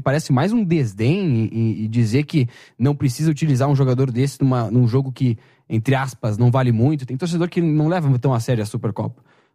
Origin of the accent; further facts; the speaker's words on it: Porto Alegre, Rio Grande do Sul, Brazil; now in São Paulo, Brazil; Pra mim que sou de Porto Alegre, vem pra São Paulo.